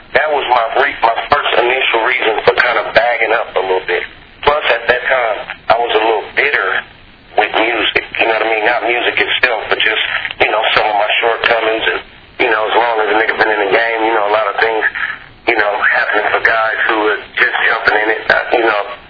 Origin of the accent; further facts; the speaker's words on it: West Coast, United States; seeing I was from the West Coast and that was an East Coast label.